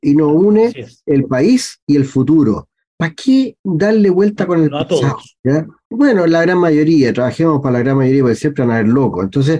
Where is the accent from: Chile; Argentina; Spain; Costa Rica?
Chile; lo que nos une es que somos chilenos y que vamos a vivir en este país de aquí al resto del tiempo, nosotros y nuestras descendencias.